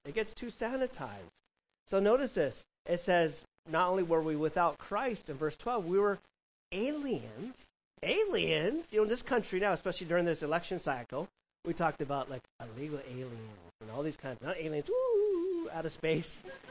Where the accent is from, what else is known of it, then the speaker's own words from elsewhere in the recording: California, United States; When I came from Southern California, we're more suburb